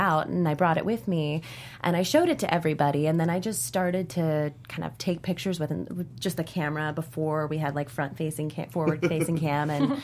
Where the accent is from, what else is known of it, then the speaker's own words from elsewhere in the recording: Ohio, United States; And so I was a girl from Ohio, and I was like, man, this girl's so much like me